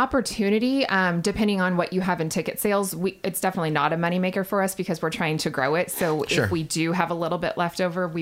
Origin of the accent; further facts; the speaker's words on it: Columbia, South Carolina, United States; Born and raised here in Columbia.